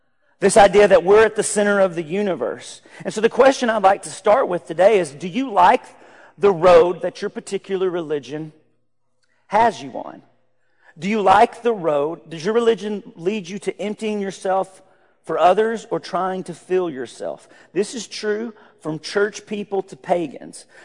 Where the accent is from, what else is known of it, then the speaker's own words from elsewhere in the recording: Arkansas, United States; Growing up in Arkansas around a lot of rural friends and family, we had this saying